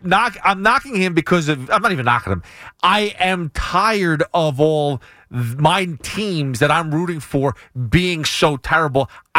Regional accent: New York, United States; So as a New Yorker, yes, I'll be very happy

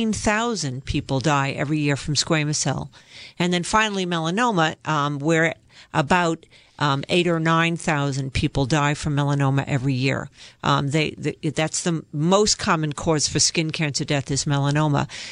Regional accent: New York, United States; Yes, I'm originally from New York. You can probably tell from my accent.

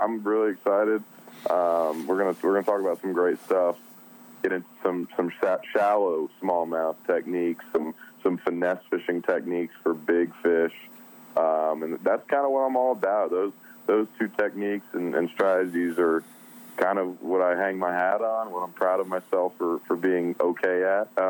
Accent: New Jersey, United States; Hey, so I'm originally from New Jersey, so I still got a little bit of that in me, although my voice may be turning a little more southern.

